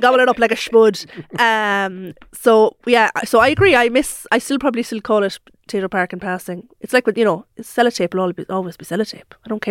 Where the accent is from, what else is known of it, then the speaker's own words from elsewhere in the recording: United States; I made a video years ago and I was like being an American going to Tato Park